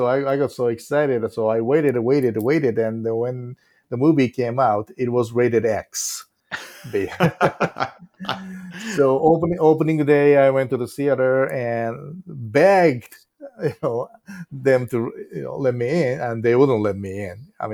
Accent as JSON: {"language": "English", "region": "Osaka", "country": "Japan", "tie": "born or raised there", "said": "And, if there's another chance, I really want to do this in my hometown, Osaka, too."}